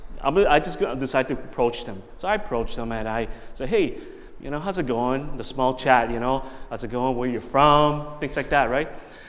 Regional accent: Saskatchewan, Canada; I'm from Saskatchewan.

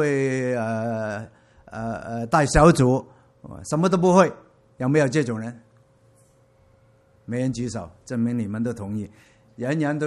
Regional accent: Hong Kong; 有人像我来自香港

